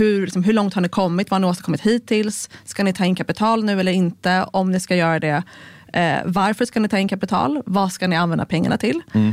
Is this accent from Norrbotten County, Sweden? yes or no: no; Järfälla, Stockholm County, Sweden; Jag är född och uppvuxen utanför Stockholm, i Järfälla. Min mamma är från Frankrike, min pappa är från Iran.